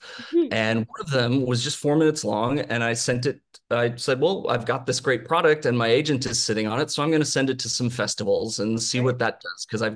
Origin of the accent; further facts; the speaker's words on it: Wisconsin, United States; I grew up in Wisconsin. So not too different from Missouri, born and raised for 18 years. And I knew from breath one that I didn't belong in Wisconsin.